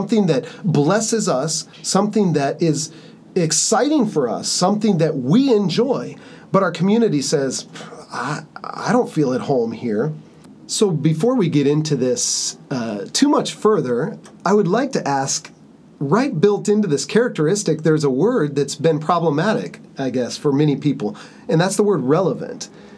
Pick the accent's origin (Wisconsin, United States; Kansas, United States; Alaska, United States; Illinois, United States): Kansas, United States; No, I'm actually from Kansas. We're missionaries here.